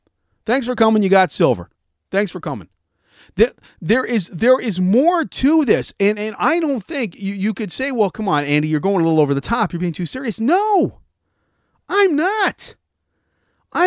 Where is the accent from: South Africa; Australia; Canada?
Canada; even in Canada, even in my home country